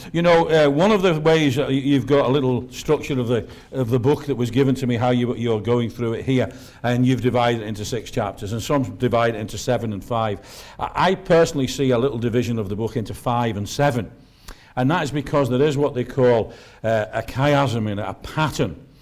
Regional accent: Liverpool, North West England, United Kingdom; I was brought up in Highton, in Liverpool.

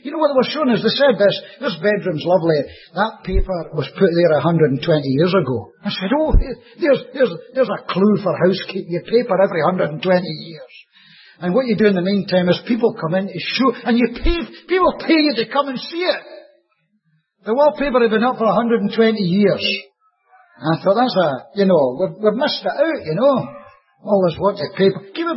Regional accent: Scotland, United Kingdom; Or maybe because I'm Scottish.

